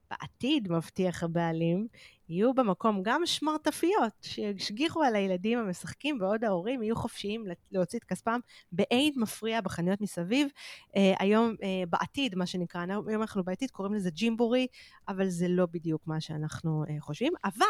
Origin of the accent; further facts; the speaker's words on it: Holon, Tel Aviv District, Israel; כי אני גדלתי בחולון, והבילויים שלנו נחלקו לשניים